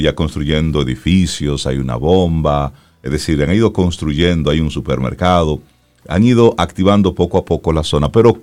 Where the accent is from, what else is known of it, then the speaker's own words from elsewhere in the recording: Dominican Republic; Que es lo que nosotros como así dominicanos es.